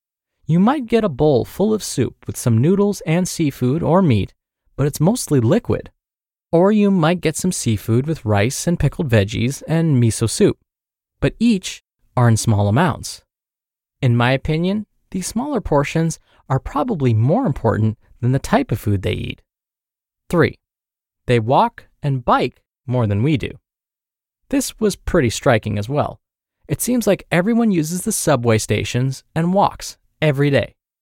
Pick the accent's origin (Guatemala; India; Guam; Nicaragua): Guam; Seriously, in America, including my home country of Guam